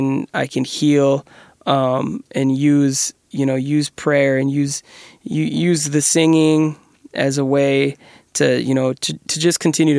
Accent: Minneapolis, Minnesota, United States; All right, I am from Minneapolis, Minnesota, born and raised. I'm from the South Side. Minneapolis is known for lakes.

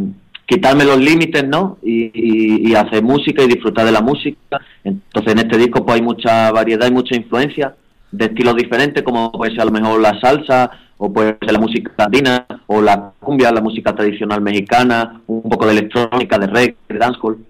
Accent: Spain; born there; Yo nací en España, mi familia viene de Bolivia, pero yo nací en España

